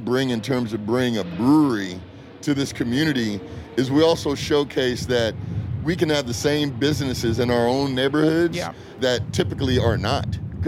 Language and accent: English; California, United States; born there